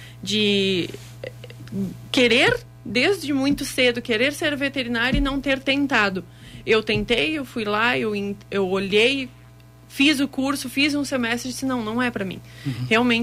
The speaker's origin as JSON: {"language": "Portuguese", "town": "Caxias do Sul", "region": "Rio Grande do Sul", "country": "Brazil", "tie": "born or raised there", "said": "Eu nasci em Caxias"}